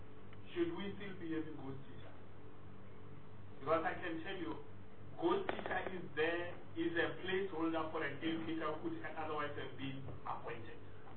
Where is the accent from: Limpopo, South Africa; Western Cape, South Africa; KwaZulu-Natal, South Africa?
Limpopo, South Africa; I come from the Limpopo province, and I can tell you, schools don't have therapy.